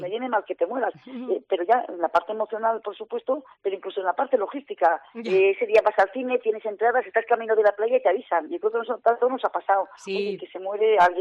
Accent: Vitoria-Gasteiz, Basque Country, Spain; now in Madrid, Spain; yo, que vivo soy de Vitoria, pero ¿sí? vivo en Madrid por trabajo

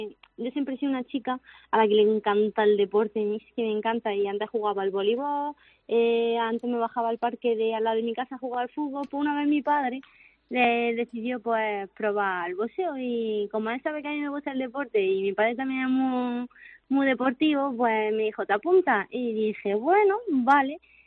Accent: Jaén, Andalusia, Spain; a los que siempre estoy agradecida es a mi tierra y a Jaén, y lo intento llevar siempre a lo más alto.

